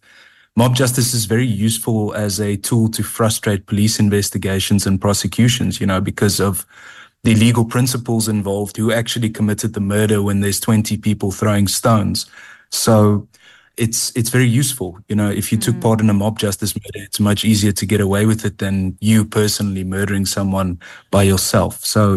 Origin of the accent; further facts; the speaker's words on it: Western Cape, South Africa; where I grew up in the Western Cape with poaching syndicates, abalone poaching syndicates